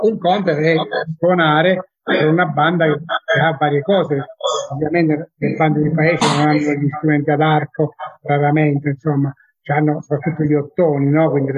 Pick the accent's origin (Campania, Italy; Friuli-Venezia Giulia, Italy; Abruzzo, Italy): Abruzzo, Italy; Lettomanoppello; Prima di Letto Manoppello, con banda del mio paese